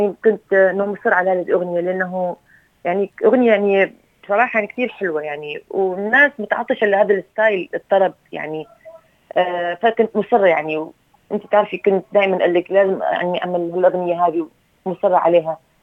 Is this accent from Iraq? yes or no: yes; Iraq; accent: Iraqi; now in Australia; هي من أصول عراقية، نشأت في العراق وحاليا أنا في أستراليا